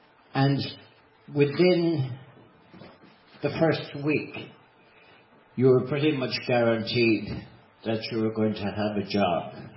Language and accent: English; Connacht, Ireland; now in United States; No place or no county, because I am from Mayo, I know that the warmth